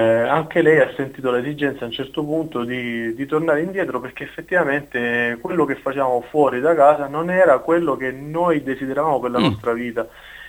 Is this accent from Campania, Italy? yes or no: no; Calabria, Italy; il mio amore per la mia terra era, diciamo, uno spunto per poter creare qualche cosa